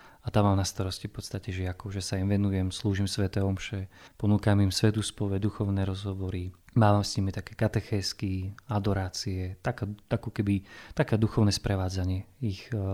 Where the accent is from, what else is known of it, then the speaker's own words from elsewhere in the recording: Mutné, Žilina Region, Slovakia; tak ja som sa narodil na Orave, neviem či poznáte takú dedinku, volá sa Mutné. Je to v podstate na hraniciach s Poľskom. Je to taká goralská obec, takže ja mám také goralské korene. Na základnú školu som chodieval tam, do Mutného.